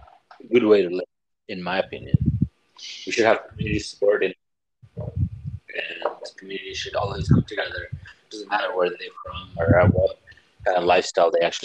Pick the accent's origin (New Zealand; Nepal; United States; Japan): Nepal; moved away as an adult; So basically, for people that are listening, I'm from Nepal. I moved here in 2005. And, you know, I was 22, 23 years old.